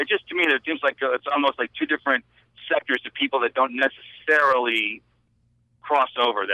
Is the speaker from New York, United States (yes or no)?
yes; Syracuse, New York, United States; I was born and raised in Syracuse.